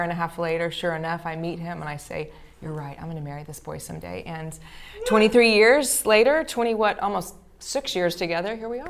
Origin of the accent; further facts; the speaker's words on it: Oklahoma, United States; I'm from Oklahoma, and then I ended up